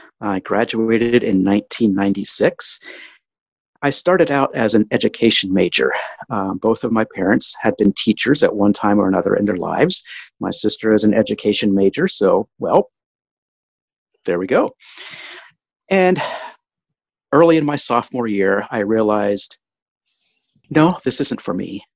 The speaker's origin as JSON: {"language": "English", "region": "Kansas", "country": "United States", "tie": "born or raised there", "said": "a world in the megaplex of Dallas, Texas, that was vastly different than the communities that I grew up in South Central Kansas."}